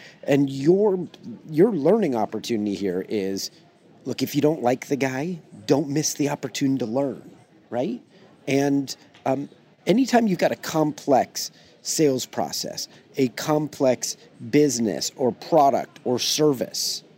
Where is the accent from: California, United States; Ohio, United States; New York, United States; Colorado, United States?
California, United States; Hermosa Beach; I am out here on vacation in my hometown, Hermosa Beach, California, which is connected to Manhattan Beach. Those are really my two hometowns that are like, they're like sister cities.